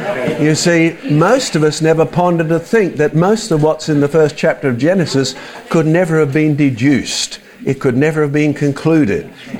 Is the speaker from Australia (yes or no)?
yes; Australia; accent: Australian; Are you getting used to my Australian accent? It's not too Australian because my dad was a Scotsman and mum sort of had an interesting French, English, Welsh background. So I don't have a broad Australian accent.